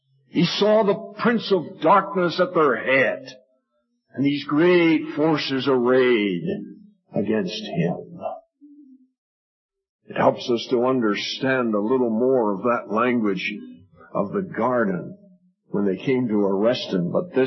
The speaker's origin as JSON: {"language": "English", "country": "Ireland", "said": "I'm Irish, by the way, in case you think I'm poking fun at the Irishman."}